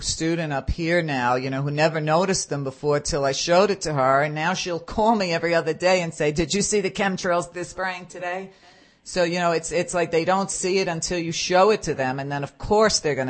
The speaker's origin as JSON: {"language": "English", "town": "Brooklyn", "region": "New York", "country": "United States", "said": "I'm not as nice as you, and I am from Brooklyn."}